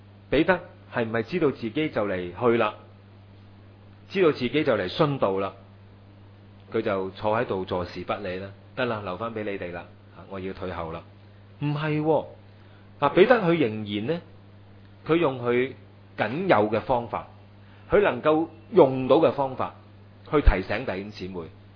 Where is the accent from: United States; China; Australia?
China; 咁我哋中国人有句说话嗬，养不教父之过